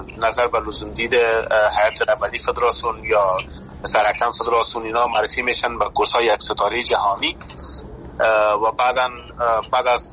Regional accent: Afghanistan; born or raised there

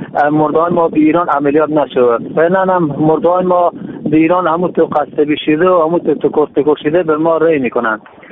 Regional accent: Afghanistan; از ولایت خور از ولسوالی تیواره می باشم.

